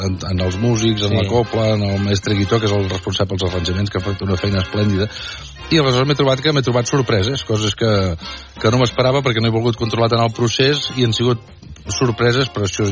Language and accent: Catalan; Catalonia, Spain; accent: between Barcelona and Lleida; jo tinc un accent entremig de Barcelona i Lleida, diguéssim, tampoc és de Lleida